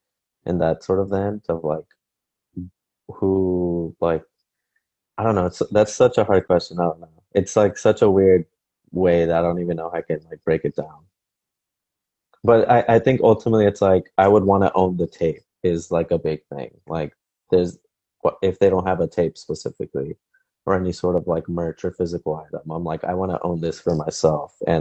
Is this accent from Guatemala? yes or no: yes; Guatemala; I'm excited that I've been working hands-on with this DIY collective in my home country of Guatemala.